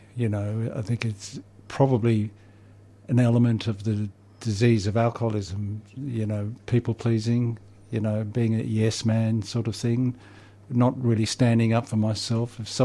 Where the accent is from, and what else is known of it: Sydney, New South Wales, Australia; born or raised there; also born or lived in Tumut